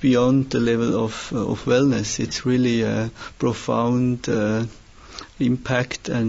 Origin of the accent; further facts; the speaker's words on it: Switzerland; now in Salzburg, Austria; I'm from Switzerland too.